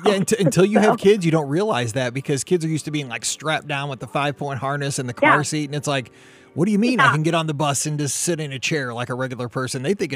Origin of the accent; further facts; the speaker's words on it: St. Louis, Missouri, United States; I'm from St. Louis.